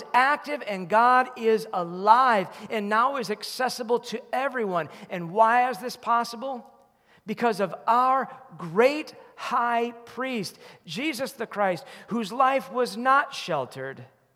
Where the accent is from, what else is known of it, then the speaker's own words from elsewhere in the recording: Chicago, Illinois, United States; born there; I was born in the Chicago area